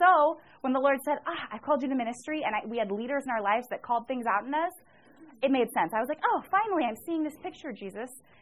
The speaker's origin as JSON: {"language": "English", "town": "Olympia", "region": "Washington", "country": "United States", "tie": "born or raised there", "said": "A little history on me is I grew up in Olympia, Washington, but like I said, unchurched."}